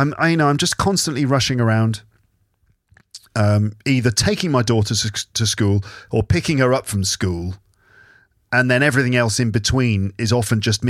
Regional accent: England, United Kingdom; moved away as an adult; now in Paris, France; I live in France. I live in Paris. I'm from England, but I live in Paris. And I moved here to be with my wife

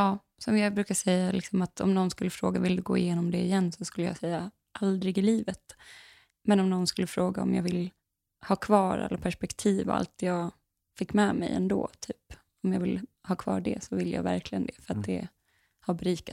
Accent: Dalarna County, Sweden; Alltså sommaren 2016 så var jag hemma i Dalarna.

